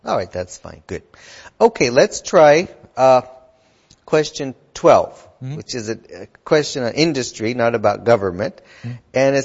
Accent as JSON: {"language": "English", "country": "United States", "said": "That's what, from my experience as an American, we call that the executive branch."}